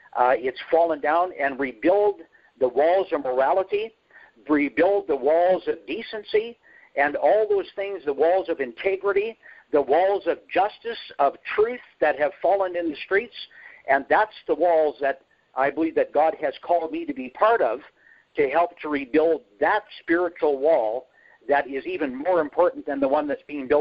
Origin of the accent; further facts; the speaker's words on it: Canada; I grew up in Canada in a very extremely socialistic family, okay?